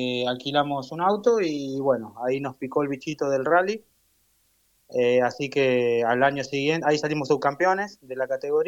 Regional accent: Bragado, Buenos Aires Province, Argentina; Yo soy de la ciudad de Bragado, provincia de Buenos Aires.

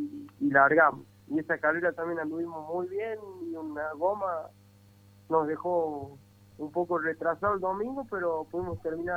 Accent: Famaillá, Tucumán, Argentina; Sí, yo soy de Famaillá.

